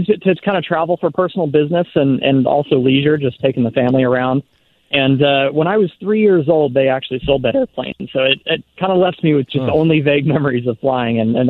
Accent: Austin, Texas, United States; Austin, Texas, which is actually where I'm standing at the moment, born and raised.

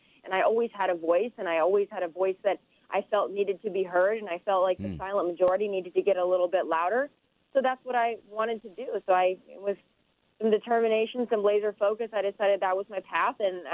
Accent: South Dakota, United States; Well, for me, growing up in South Dakota, you know, the conservative state with conservative people in that were just very blue-collar, hard-working family.

